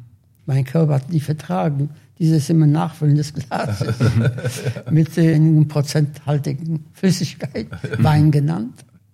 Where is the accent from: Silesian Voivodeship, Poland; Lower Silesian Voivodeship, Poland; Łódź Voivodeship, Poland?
Łódź Voivodeship, Poland; Łódź; fragen sie, aus wo kommst du denn her? Sage ich, aus Lodz.